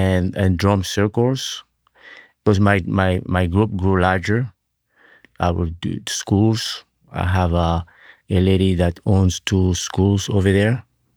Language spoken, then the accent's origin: English; Rwanda; What I grew up in Rwanda in Africa is community, right?